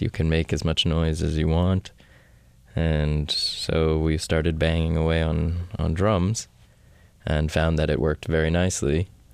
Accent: Niger; … is from Mali and we're from Niger, which is to say pretty much the same thing

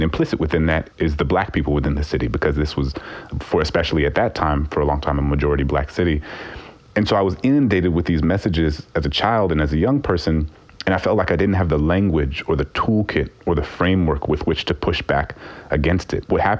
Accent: New Orleans, Louisiana, United States; I remember growing up in New Orleans and being inundated with these messages, some implicit, some explicit, about why New Orleans was the way that it was, right?

